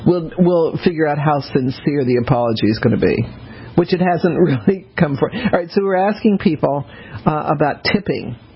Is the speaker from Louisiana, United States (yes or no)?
yes; New Orleans, Louisiana, United States; born there; When I first came to New York, you know, I was born in New Orleans, so I didn't know from the Catskills, I didn't know from Couture's.